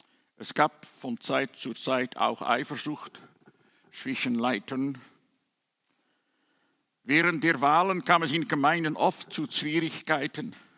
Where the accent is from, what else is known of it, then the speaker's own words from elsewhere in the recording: Netherlands; meine Heimat, die Niederlande, war ebenfalls ein christliches Land.